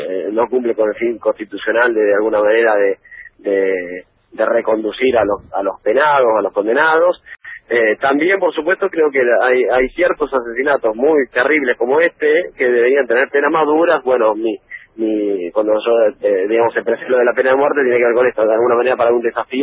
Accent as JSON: {"language": "Spanish", "town": "La Plata", "region": "Buenos Aires Province", "country": "Argentina", "said": "Yo soy de La Plata, tengo algún vínculo"}